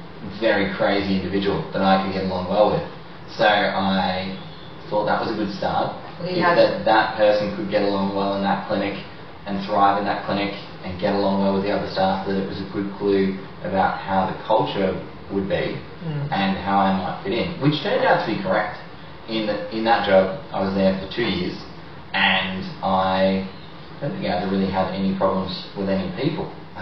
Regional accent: Victoria, Australia; now in Mount Gambier, Australia; We're both from Victoria, and we both graduated from Melbourne University.

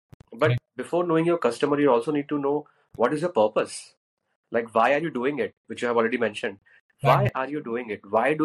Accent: India; And I guess storytelling, we as an Indian, we have that in our blood

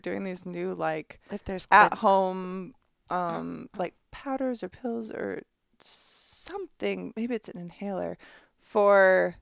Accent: Michigan, United States; I know horseflies, because growing up in Michigan, there's a lot of horseflies.

